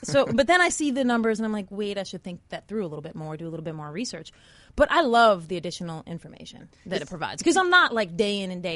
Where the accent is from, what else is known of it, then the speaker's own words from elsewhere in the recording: Saratoga Springs, New York, United States; I grew up around Saratoga Racetrack